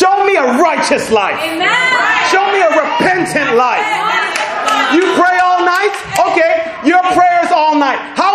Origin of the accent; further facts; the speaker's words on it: United States; now in Nigeria; But what do I know? I'm just an American here on visa.